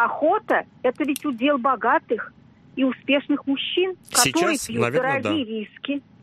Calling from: Moscow Oblast, Russia; я вас беспокою из Подмосковья.

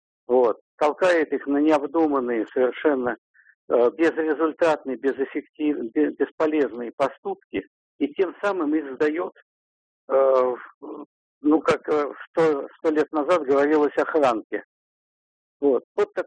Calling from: Moscow, Russia; из Москвы.

